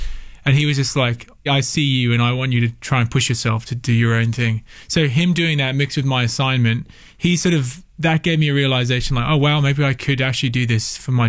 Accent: Australia; now in London, United Kingdom; Like, growing up in Australia at that time, it wasn't pre-internet, but it was, the internet didn't have as much influence on like the local scene.

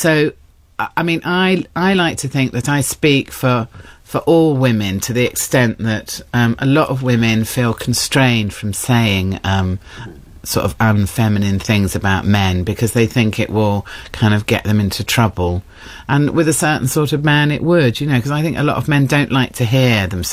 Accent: South East England, United Kingdom; I was brought up in Kent, in the Weald of Kent, in a little village. I had a pretty idyllic upbringing.

